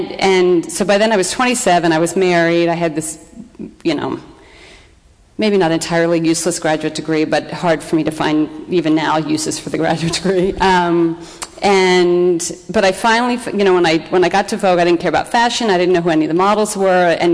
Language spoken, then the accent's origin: English; Delaware, United States; I grew up in Delaware, where at the time a lot of people worked for DuPont